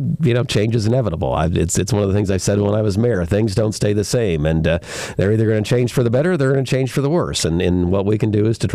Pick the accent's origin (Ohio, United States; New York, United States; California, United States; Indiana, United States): Indiana, United States; Bloomington; born there; But so I was born in Bloomington, and actually, the apartment I've got now is right across the street from where I live from birth to 9 months old or something.